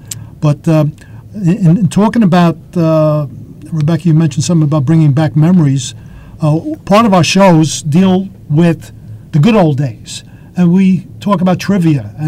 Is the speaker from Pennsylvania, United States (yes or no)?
no; New York City, New York, United States; I grew up in Brooklyn. You move out to Long Island, there's no stoops.